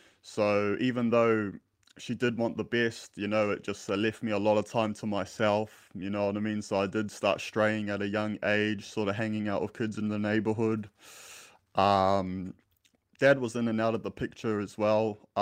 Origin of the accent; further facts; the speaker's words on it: New Zealand; So growing up in New Zealand, bro, you know, brother, to be honest, man, my upbringing was quite good, man. You know, I had a good upbringing, weren't rich or nothing, but had a good mum, single mother, Christian values, you know, so I grew up in a Christian home.